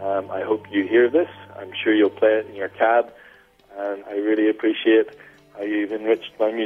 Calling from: Sydney, New South Wales, Australia; I'm calling from Sydney, Australia.

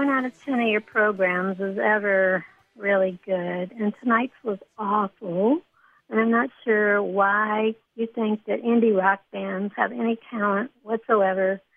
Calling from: Nashville, Tennessee, United States; I'm calling from Nashville, Tennessee.

